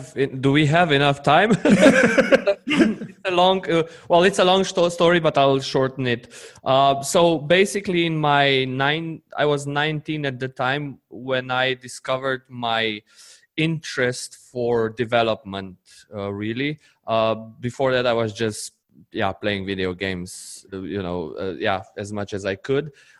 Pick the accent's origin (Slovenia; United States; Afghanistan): Slovenia; English is a second language; I come from Slovenia, which is a tiny 2 million people country in the heart of Europe. I've been there all my life, pretty much